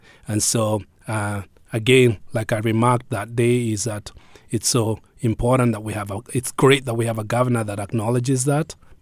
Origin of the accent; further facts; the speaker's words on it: Kenya; now in United States; I grew up in Kenya, and Kenya is a peace-loving country, as they say, and very welcoming to people.